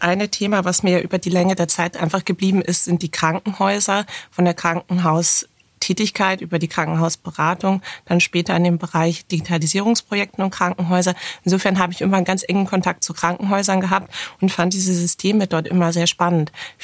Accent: Oldenburg, Lower Saxony, Germany; Eigentlich bin ich aber aufgewachsen in Niedersachsen, in der schönen Stadt Oldenburg, in Oldenburg, wie man so schön sagt, weil es auch noch ein weiteres Oldenburg in Schleswig-Holstein gibt. Und es ist eher ein beschaulicher Ort

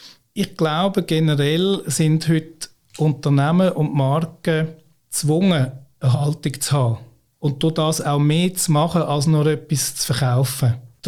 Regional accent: Austria; ich bin eben Österreicher

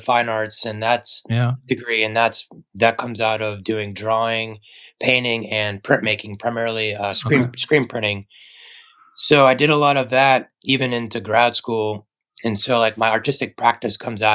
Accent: Georgia, United States; now in San Francisco, United States; San Francisco, we don't really have a whole lot of, bugs obviously, but it's not as bad as where I grew up in Georgia.

